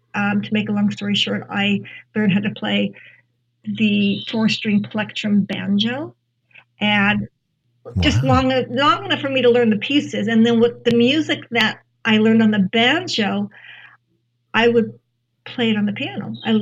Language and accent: English; California, United States; I grew up in Southern California.